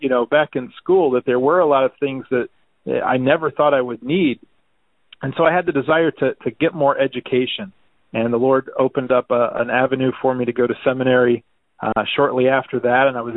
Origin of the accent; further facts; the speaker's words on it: Canton, Ohio, United States; born there; Yeah, so I was actually born here in Ohio in a little city called Canton. And thankful for that heritage, thankful to be a Buckeye.